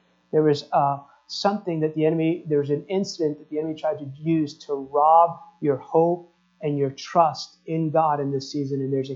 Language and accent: English; New York, United States; I grew up outside New York City, so you understand that humor.